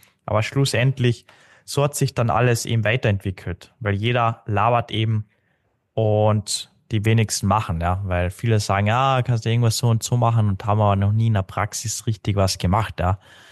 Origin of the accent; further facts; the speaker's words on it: Carinthia, Austria; Kärnten, Tirol, da wo ich herkomme, Kärnten eben, da ist es gang und gäbe.